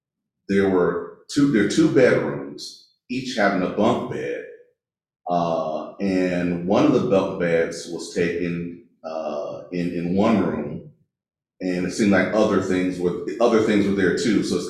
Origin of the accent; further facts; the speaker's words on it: Michigan, United States; So it wasn't like, okay, I'm from Michigan, I don't hang out